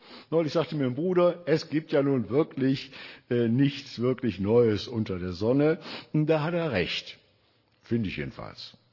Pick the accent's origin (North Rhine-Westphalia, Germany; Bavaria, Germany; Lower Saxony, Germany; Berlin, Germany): North Rhine-Westphalia, Germany; Wuppertal; In Wuppertal, man hört ja, wo ich herkomme